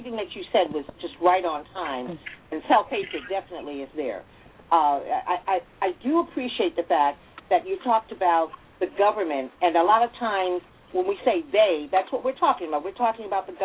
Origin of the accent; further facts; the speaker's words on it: Los Angeles, California, United States; So I grew up in Watts. I grew up in the ghetto of the ghettos, right? In California. You ever heard of Watts?